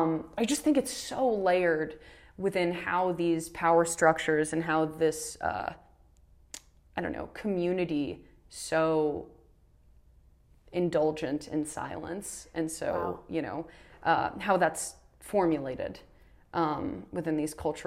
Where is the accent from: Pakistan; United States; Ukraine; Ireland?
Ireland; Irish people, I'm Irish, so don't come at me for being like mean to Irish people or making generalizations